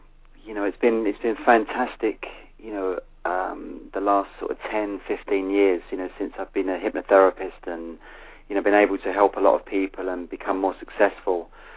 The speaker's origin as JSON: {"language": "English", "region": "London", "country": "United Kingdom", "tie": "born there", "accent": "London", "said": "Because I was born in London, so I've got quite a strong London accent."}